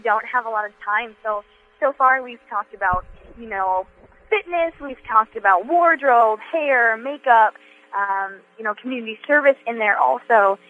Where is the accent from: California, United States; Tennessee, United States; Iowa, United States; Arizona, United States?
Iowa, United States; Clinton; I came into Miss Iowa this year representing Clinton, my hometown, and that just struck something in my heart.